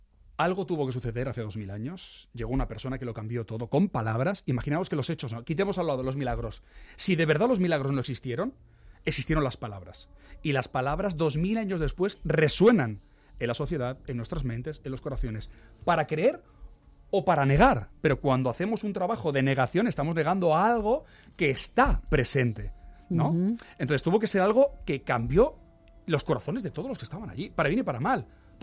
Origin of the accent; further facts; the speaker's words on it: Móstoles, Community of Madrid, Spain; Mira, pues soy de Móstoles.